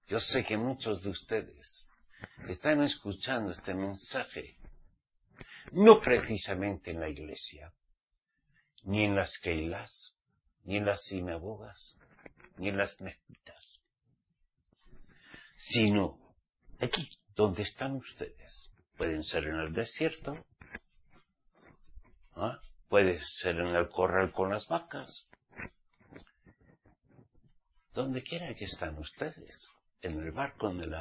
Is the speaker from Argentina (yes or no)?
no; Spain; Lo que se llama en mi tierra, carajillo.